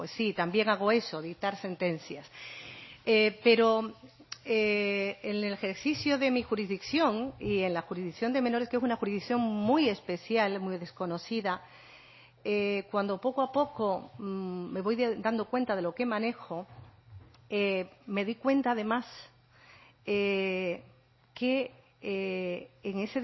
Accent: Canary Islands, Spain; also born or lived in Barcelona; yo soy de aquí, o sea, soy canaria, aunque mi labor profesional me llevó un tiempo a otras tierras peninsulares. Concretamente, regresé a Canarias en el año 2013 desde Barcelona.

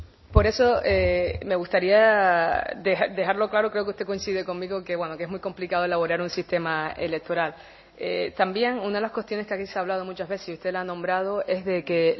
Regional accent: Canary Islands, Spain; somos los canarios quienes tenemos que decidir cómo lo queremos

